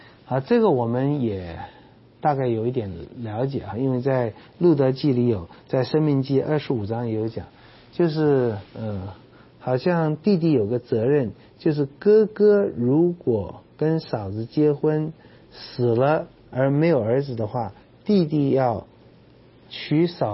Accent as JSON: {"language": "Chinese", "country": "China", "said": "我觉得虽然是我们中国人观念，几千年来都是这样观念，传宗接代"}